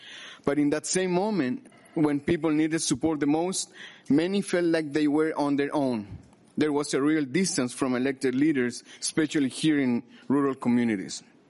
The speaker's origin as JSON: {"language": "English", "country": "Chile", "moved": "yes", "lives_now": "Willmar, United States", "said": "I live in Wilmer. I'm originally from Chile, and I've been in Minnesota since 2017."}